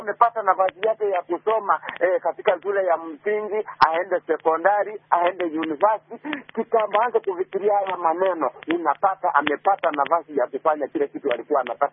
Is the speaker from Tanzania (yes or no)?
no; Kisii, Kisii County, Kenya; Kama mimi kutoka sehemu yenye natoka huko Kisii